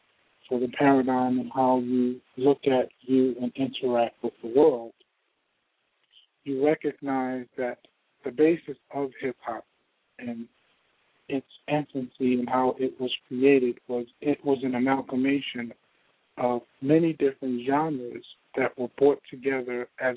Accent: Brooklyn, New York, United States; I'm from Brooklyn, you know. And being from Brooklyn, I learned early in life the importance of being able to adapt and advance.

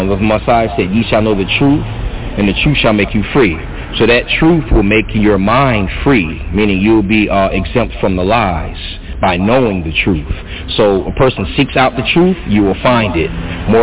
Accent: Fort Lauderdale, Florida, United States; now in Tampa, United States; I've been here in the Tampa Bay area for almost 9 years, from 2010. I'm originally from Fort Lauderdale.

